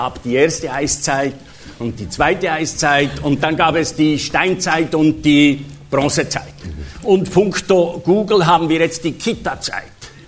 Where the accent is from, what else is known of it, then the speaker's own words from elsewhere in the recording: Switzerland; Ja, als Schweizer weiß ich nur, was die globalisierte Finanzwirtschaft